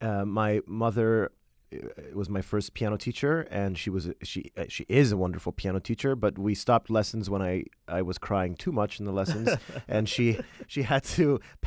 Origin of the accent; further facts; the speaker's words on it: Houston, Texas, United States; first language Polish; English is a second language; So I grew up in Texas in a Polish-speaking household. I was forbidden to speak English. So Polish is still my first language, and I read and I write in Polish.